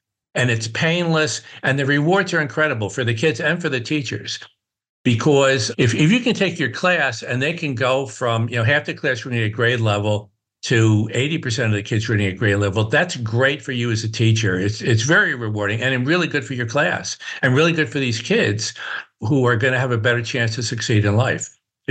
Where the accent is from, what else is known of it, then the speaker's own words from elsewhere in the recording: Newburgh, New York, United States; my hometown, Newburgh, New York.